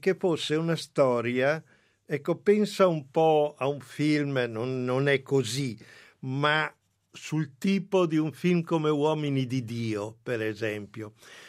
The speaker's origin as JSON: {"language": "Italian", "town": "Padua", "region": "Veneto", "country": "Italy", "lives_now": "Rome, Italy", "said": "io non dimenticare che sono a Roma ormai da una vita, ma di radici sono padovano, i miei parenti tuttora stanno a Padova"}